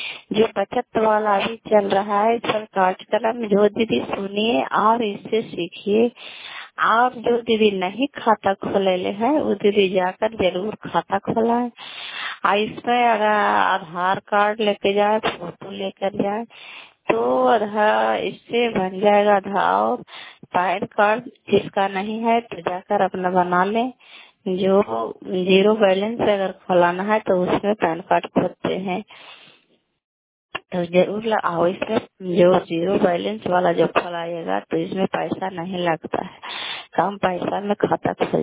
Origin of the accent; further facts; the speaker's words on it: Kalyanpur, Bihar, India; घर कल्याणपुर वाली बेलछी पंचायत प्रखंड चंदी जिला ललंदा का निवासी हूँ।